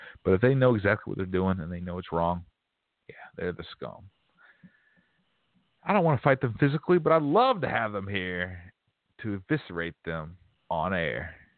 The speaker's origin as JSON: {"language": "English", "region": "Colorado", "country": "United States", "tie": "born or raised there", "said": "in Colorado. Beautiful pine trees and aspen, and I had massive respect for nature. It's not like I grew up in New Jersey next to all that stuff."}